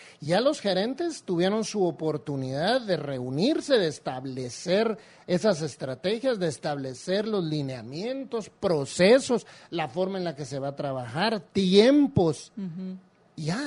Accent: Guatemala; no sé si como seres humanos o como guatemaltecos no nos gusta mucho el tema de los procesos

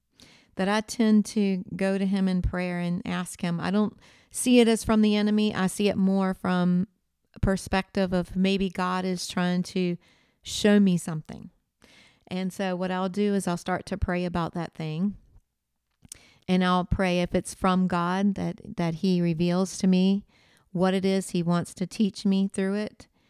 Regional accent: United States; I'm from Virginia, North Carolina line, Eastern Seaboard.

